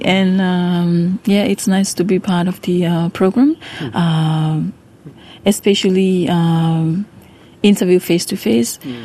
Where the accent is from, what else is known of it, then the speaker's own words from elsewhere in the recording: Vava'u, Tonga; I'm from Vava'o originally